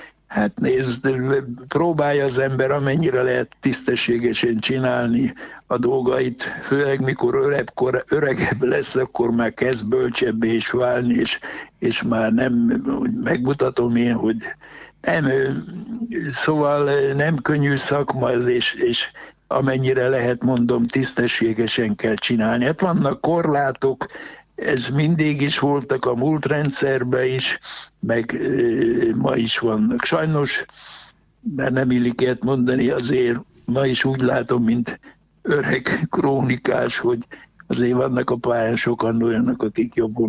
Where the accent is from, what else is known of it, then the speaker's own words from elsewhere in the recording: Miskolc, Borsod-Abaúj-Zemplén, Hungary; hogy Miskolcon van egy sporttelep, ami mellett én felnőttem